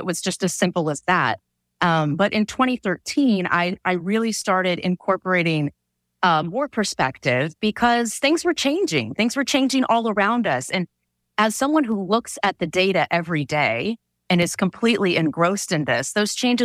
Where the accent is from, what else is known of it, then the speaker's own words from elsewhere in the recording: Phoenix, Arizona, United States; I was born and raised here in Phoenix. So I know how our summers used to be.